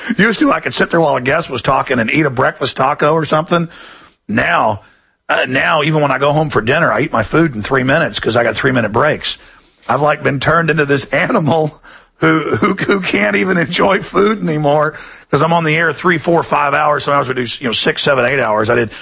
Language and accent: English; Dallas, Texas, United States; I mean, I grew up in Dallas. Now I go back to Dallas and I'm like, ugh